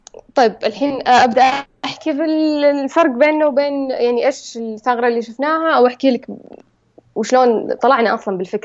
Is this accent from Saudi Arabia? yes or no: yes; Saudi Arabia; بس ما أن هذه الثقافة ما هي موجودة عندنا في السعودية